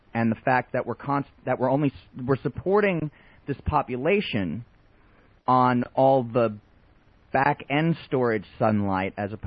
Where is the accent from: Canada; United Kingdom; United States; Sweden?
United States; New Jersey; born there; accent: mutt; also born or lived in Texas / Northern California / Northern Germany; Well, I was born in New Jersey.